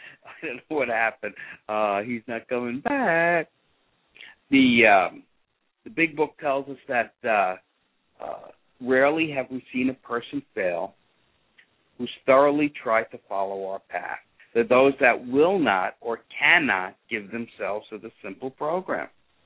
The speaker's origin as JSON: {"language": "English", "town": "North Babylon", "region": "New York", "country": "United States", "said": "I'm from North Babylon."}